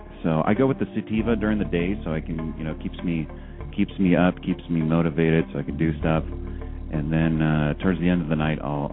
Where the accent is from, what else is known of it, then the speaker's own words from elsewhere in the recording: San Jose, California, United States; in my hometown where I grew up, San Jose, where Goofy's out